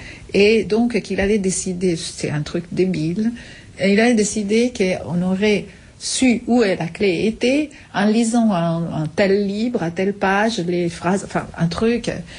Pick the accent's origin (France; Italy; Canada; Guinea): Italy; French is a second language; Je l'ai perdue quand je suis partie d'Italie.